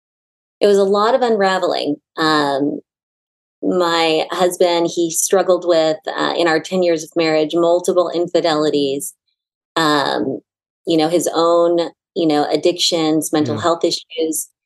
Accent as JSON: {"language": "English", "region": "California", "country": "United States", "said": "Southern California."}